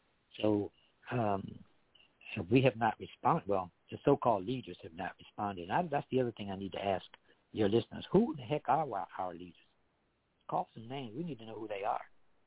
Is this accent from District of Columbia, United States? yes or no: yes; Washington, District of Columbia, United States; This is my hometown. My home church, the church that I was born and raised in, the church that my brother was a pastor of and my entire family went to in Washington, D.C., New Bethel Baptist Church.